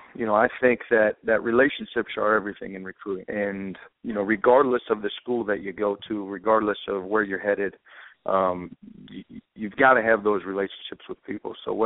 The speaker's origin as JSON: {"language": "English", "region": "Midwest", "country": "United States", "said": "I'm from the Midwest, and there's not a lot of spring ball up there."}